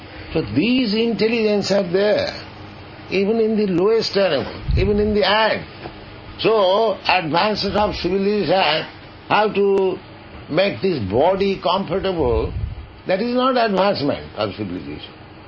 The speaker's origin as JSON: {"language": "English", "country": "India", "second_language": "English", "said": "I came from India."}